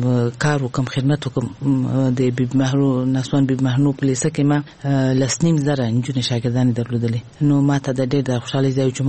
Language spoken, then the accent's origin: Pashto; Kabul, Afghanistan; also born or lived in Balkh; هیواد کې لوی شوی ما ابتدایي ښوونځی ما د کابل په ښار کې چې موږ د کابل ښار نه یو یعنی د ولایت وایم خو دلته لوی شوی ما د کابل په ښار کې مې ابتدایي زده کړې کړي دي.